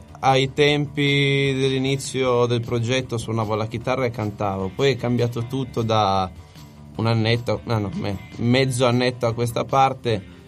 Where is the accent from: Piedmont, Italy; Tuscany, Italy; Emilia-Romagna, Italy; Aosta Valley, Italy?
Piedmont, Italy; Poirino; Allora, invece io sono di Poirino